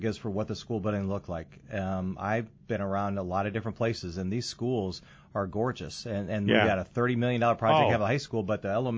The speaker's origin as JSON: {"language": "English", "town": "Davenport", "region": "Iowa", "country": "United States", "tie": "born or raised there", "said": "I'm actually born and raised in the Quad Cities in Davenport. My wife and I are both Davenport Central graduates."}